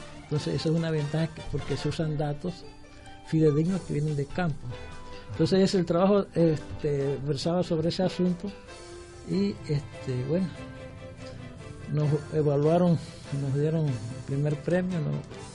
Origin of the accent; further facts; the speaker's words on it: Coclé, Panama; yo orgullosamente coclesano, natariego.